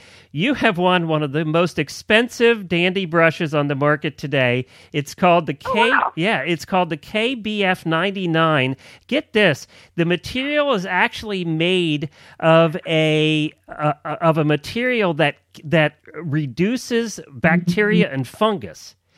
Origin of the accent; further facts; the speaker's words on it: Pennsylvania, United States; She's from Pennsylvania. I grew up in Pennsylvania.